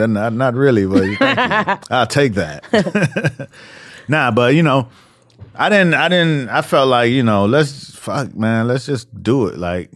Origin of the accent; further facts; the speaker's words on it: Miami, Florida, United States; I'm from Miami, so it was no such thing as cuffing season.